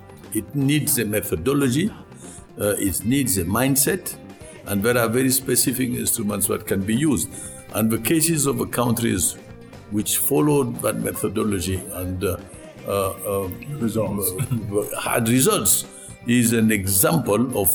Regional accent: Niger; also born or lived in Canada / France; I was born in Niger, and I did my schooling in Niger, my university in Canada and France.

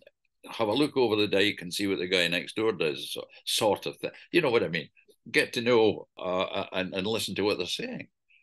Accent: Kilmarnock, Scotland, United Kingdom; born there; also born or lived in Glasgow / Reading / Shropshire; I was born in Kilmarnock I went to college in Glasgow in Ayr. I worked in nurseries in Kilmarnock, and then I went to Reading. And then I went from Reading to Shropshire

